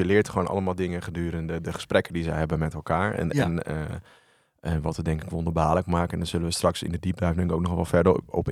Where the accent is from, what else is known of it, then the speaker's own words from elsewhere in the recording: Barneveld, Gelderland, Netherlands; Nou, ik werk sinds kort in een museum in Barneveld, waar ik vandaan kom, oorspronkelijk.